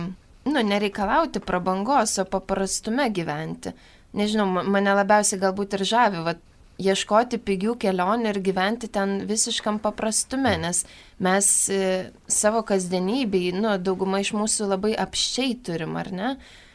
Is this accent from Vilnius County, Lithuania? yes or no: yes; Vilnius, Vilnius County, Lithuania; now in Kaunas, Lithuania; Šiaip esu iš Vilniaus Kalvarijų parapijos.